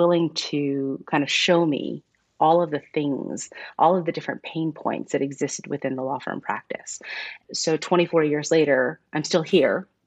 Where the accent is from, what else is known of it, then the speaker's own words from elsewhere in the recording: New York, United States; And my sisters, my parents, and I, we all moved to the United States in the 70s. And I grew up in New York, and we public school kids all the way.